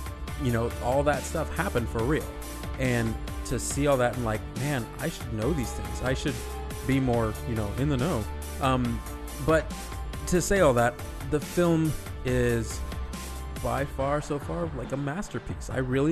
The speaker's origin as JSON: {"language": "English", "country": "United States", "said": "Because I'm American."}